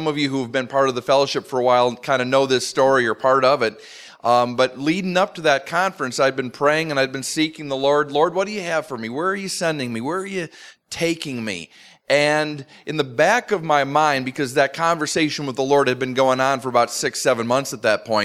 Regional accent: Minnesota, United States; maybe is God calling me back to my home state of Minnesota to maybe do something.

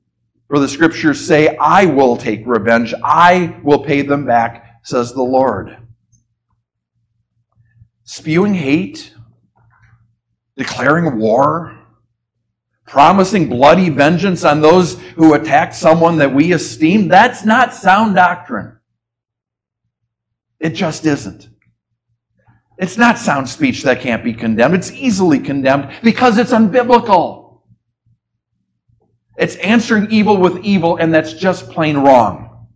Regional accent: Minnesota, United States; My home state, Minnesota's liberal Speaker of the House, Melissa Hortman, and her husband, both killed over ideological differences, murdered.

